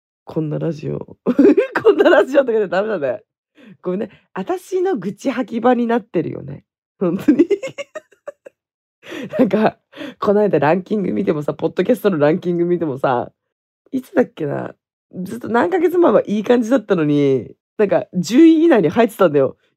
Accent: Hokkaido, Japan; also born or lived in Okinawa; あの地元北海道に帰ってきてからあまりそういうのなかったんだよね。沖縄の時が特にひどかった。

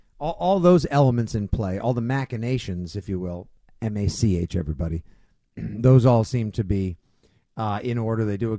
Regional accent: Braintree, Massachusetts, United States; Paul in my hometown of Braintree, welcome to Six Rings.

